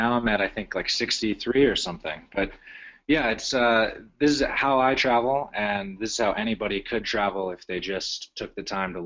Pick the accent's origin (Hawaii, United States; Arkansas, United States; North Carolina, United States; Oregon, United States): Hawaii, United States; Okay, so I'm originally from Hawaii, and I always wanted to get off the island